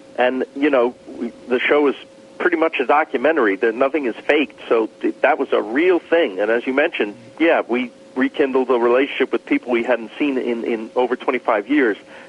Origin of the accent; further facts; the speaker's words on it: New York, United States; I was born and raised in New York